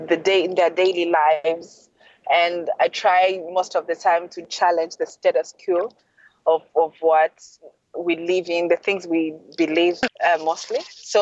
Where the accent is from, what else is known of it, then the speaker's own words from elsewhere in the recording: DR Congo; now in Rwanda; I was born in Congo in exile. So we lived there as refugees because my grandparents fled in 59 from Rwanda. So I was born in Congo and grew up as a refugee. I came back to Rwanda after the genocide against the Tutsi in 1995.